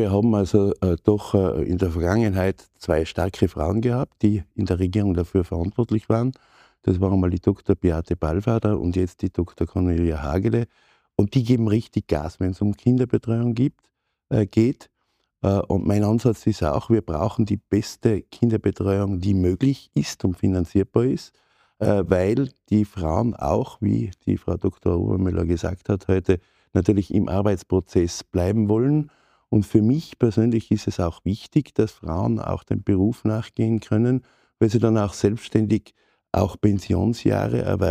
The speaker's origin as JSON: {"language": "German", "region": "Tyrol", "country": "Austria", "tie": "born or raised there", "said": "gegeben hat damals im Ötztal, als ich Kind war. Mittlerweile bin ich ja über 25 Jahre auch Bürgermeister meiner Heimatgemeinde"}